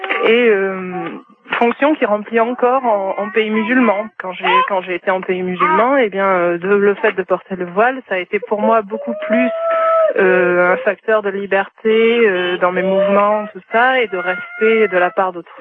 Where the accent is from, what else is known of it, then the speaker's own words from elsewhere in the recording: France; Moi, je suis française, une vraie, là, comme j'ai entendu dire. Et j'ai choisi de devenir musulmane il y a quelques années de ça.